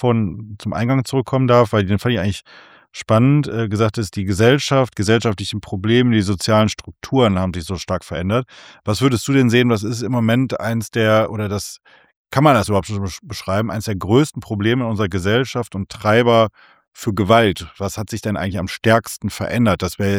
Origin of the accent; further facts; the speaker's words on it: Wuppertal, North Rhine-Westphalia, Germany; ich komme aus Wuppertal, zählt ja in Deutschland zu einer Großstadt